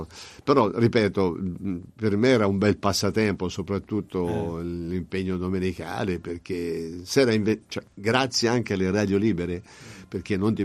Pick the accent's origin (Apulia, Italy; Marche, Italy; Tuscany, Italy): Tuscany, Italy; Monterchi; Io sono di Monterchi